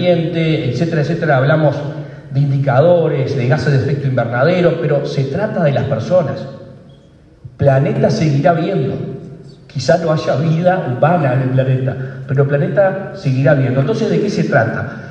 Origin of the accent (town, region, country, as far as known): Uruguay